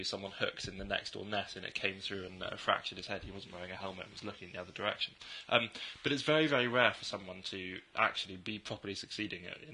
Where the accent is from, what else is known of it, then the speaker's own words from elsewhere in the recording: East of England, United Kingdom; I grew up in North Norfolk in the middle of nowhere